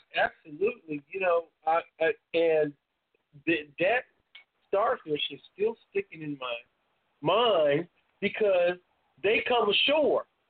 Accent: Kansas, United States; see, I'm from Kansas, and it reminds me of the Wizard of Oz.

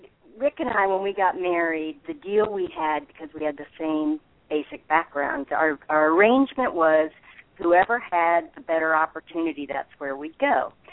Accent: Arlington, Virginia, United States; Grew up in an area famous for our cemetery. I grew up in Arlington, Virginia.

